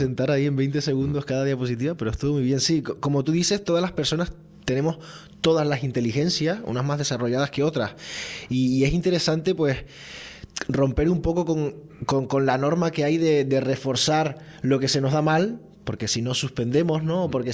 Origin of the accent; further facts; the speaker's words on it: Canary Islands, Spain; a la hora de ir a la universidad, pues salí de la isla y me fui a Las Palmas de Gran Canaria